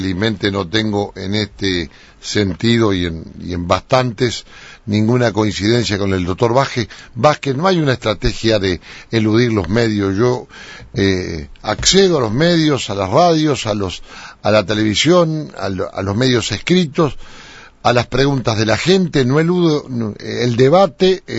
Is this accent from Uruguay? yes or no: yes; Uruguay; accent: interior